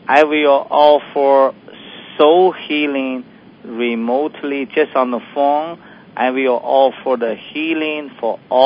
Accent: China; English is a second language; moved away as an adult; This is a medical service, and I came from China as MD.

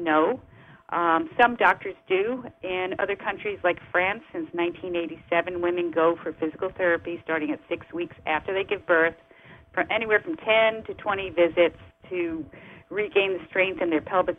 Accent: New York City, New York, United States; accent: New York; Yep, we're still here in New York City. That's my accent.

